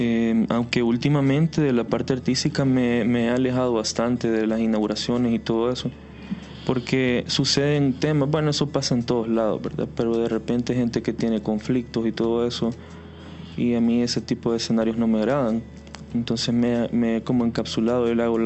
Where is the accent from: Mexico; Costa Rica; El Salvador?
El Salvador; uno como salvadoreño pensando, me va a pasar algo aquí, ¿verdad?